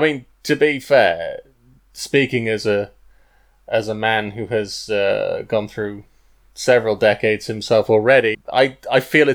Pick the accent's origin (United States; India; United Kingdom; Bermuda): United Kingdom; Swansea, Wales; talk about a statue from my hometown, especially as statues are kind of in the news at the moment. And this all starts with a church, and it's a church that is slap bang in the middle of Swansea, in Swansea city centre